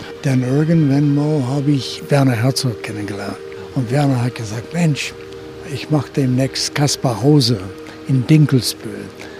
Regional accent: British Columbia, Canada; Und da habe ich meine Kindheit verbracht auf der Insel.

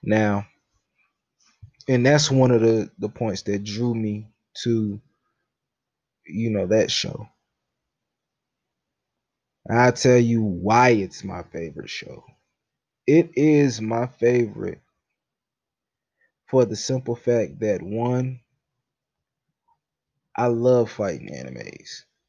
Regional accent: United States; a lot of folks think that because I am an American

